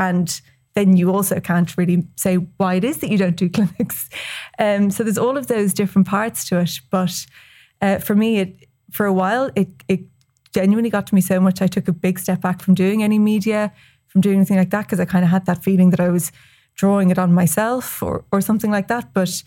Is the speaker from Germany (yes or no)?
no; Munster, Ireland; Like, I'm from West Cork.